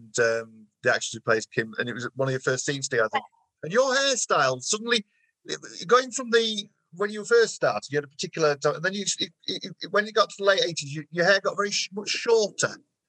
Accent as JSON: {"language": "English", "region": "Yorkshire and the Humber", "country": "United Kingdom", "said": "those of us who are from Yorkshire, I'm from Yorkshire"}